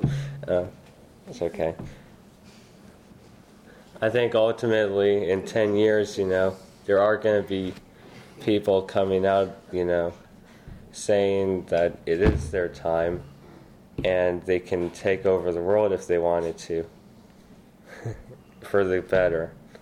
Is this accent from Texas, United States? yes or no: yes; Austin, Texas, United States; from Austin, Texas